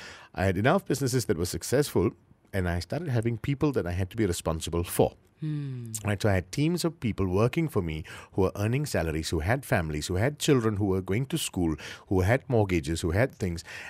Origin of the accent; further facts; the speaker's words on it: Penang, Malaysia; because I'm from Penang